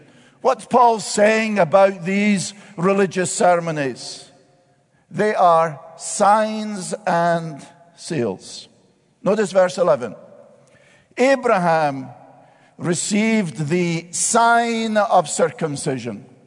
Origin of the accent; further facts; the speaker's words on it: Scotland, United Kingdom; now in United States; but as a Scotsman, now an American, we wear it on the left hand.